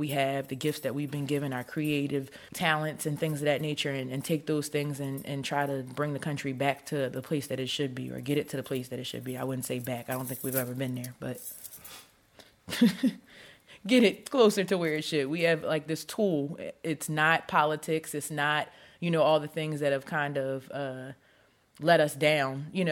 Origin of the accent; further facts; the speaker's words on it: Philadelphia, Pennsylvania, United States; I'm an artist from Philadelphia.